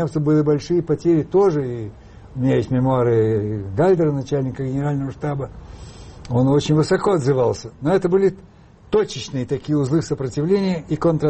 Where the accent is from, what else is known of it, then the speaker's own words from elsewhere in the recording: Moscow, Russia; я вообще никуда из Москвы не выезжал.